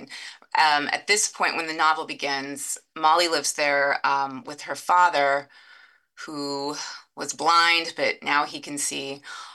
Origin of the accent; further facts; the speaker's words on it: Nickerson, Kansas, United States; I grew up in Kansas. I grew up in Nickerson, Kansas